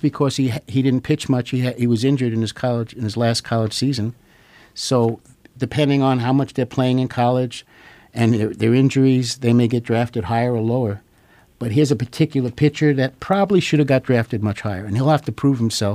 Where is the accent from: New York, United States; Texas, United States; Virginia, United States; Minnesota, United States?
New York, United States; New York City; I'm from the Bronx, so we're familiar with the Yankees